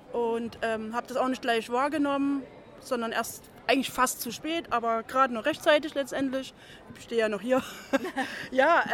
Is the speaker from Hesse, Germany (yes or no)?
no; Dresden, Saxony, Germany; ich komme aus Dresden und war in diesem Teil von Deutschland noch gar nicht.